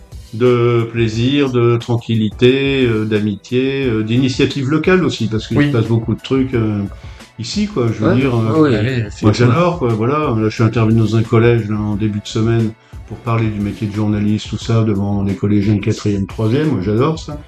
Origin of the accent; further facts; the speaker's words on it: Nancy, Grand Est, France; born there; also born or lived in Strasbourg / Paris / Besançon; Ma famille est de Boulogne-sur-Mer. J'ai été conçu à Reims, je suis né à Nancy, j'ai fait mes études à Strasbourg, j'ai commencé à bosser à Épinal, ensuite je suis allé à Besançon, je suis allé à Paris